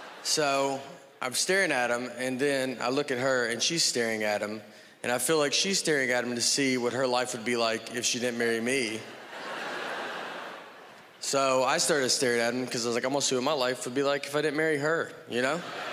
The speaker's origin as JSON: {"language": "English", "town": "Nashville", "region": "Tennessee", "country": "United States", "said": "I'm from Nashville, Tennessee"}